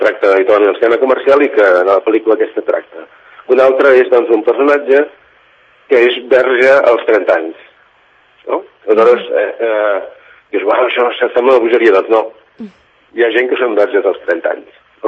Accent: Vic, Catalonia, Spain; jo quan era petit i vivia a Vic

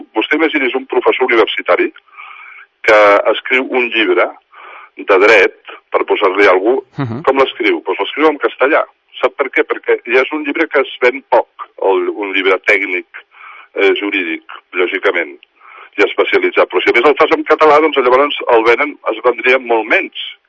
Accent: Catalonia, Spain; això a mi com a català pues no m'agrada, no?

